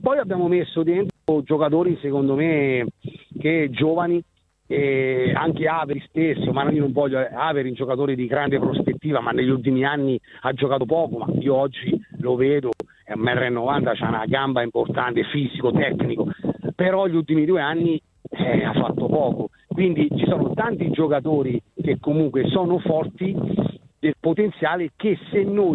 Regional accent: Ascoli Piceno, Marche, Italy; now in Perugia, Italy; Io sono di Ascoli e vivo a Perugia.

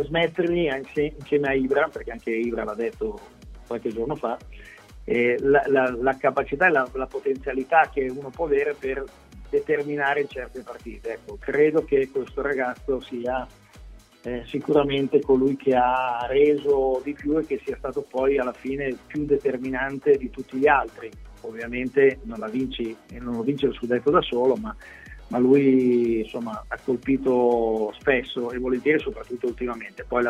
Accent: Milan, Lombardy, Italy; perché anche io sono di Milano

